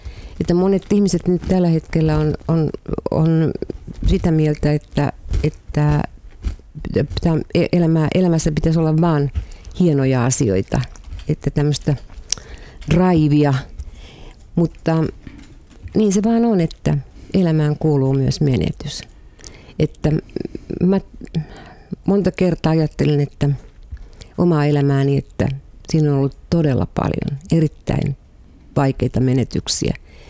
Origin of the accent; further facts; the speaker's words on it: Karelia, Finland; kyllä mä karjalaisena itseäni pidän